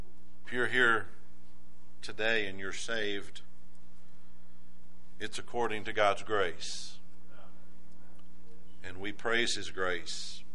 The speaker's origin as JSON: {"language": "English", "town": "Taylor", "region": "Michigan", "country": "United States", "tie": "born or raised there", "said": "I was raised in and around Gethsemane Baptist Church, Taylor, Michigan."}